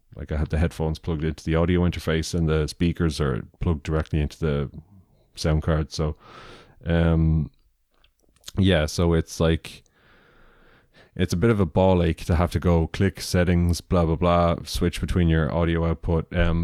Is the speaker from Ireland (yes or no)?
yes; Ireland; accent: Irish; now in United States; Like, they hear my Irish accent and go, "Oh, you're from Ireland. That's nice."